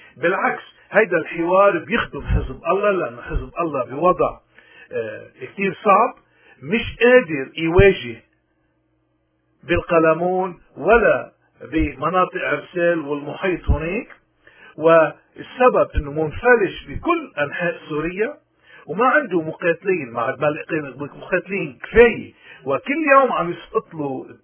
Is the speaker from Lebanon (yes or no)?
yes; Lebanon; لأنه ساعتها منكون عم نغرق كلبنانيين أحرار وسياديين ومن كل الطوائف